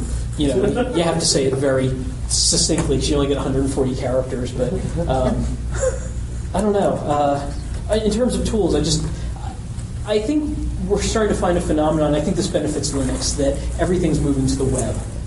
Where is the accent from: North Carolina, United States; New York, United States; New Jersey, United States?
North Carolina, United States; Charlotte; I'm from Charlotte. I was actually very surprised to find how far away this place was from where I was coming.